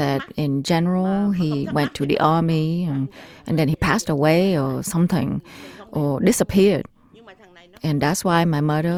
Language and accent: English; Ho Chi Minh City, Vietnam; English is a second language; moved away; also born or lived in North Vietnam; I was born in North Vietnam in 1954. I followed my parents when I was 2 years old. That was the first exodus of the Vietnamese people from the north to the south. I just stayed in one house in the Gò Vấp district in Saigon.